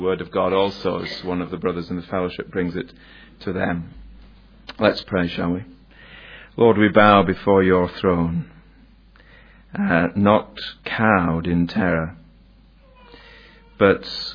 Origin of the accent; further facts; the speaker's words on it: Yorkshire and the Humber, United Kingdom; now in Aberdeen, United Kingdom; my own fellowship, Gilcomson South Church in Aberdeen, in Scotland. You'll guess from my accent that I'm not from Scotland, and I am from Yorkshire, in England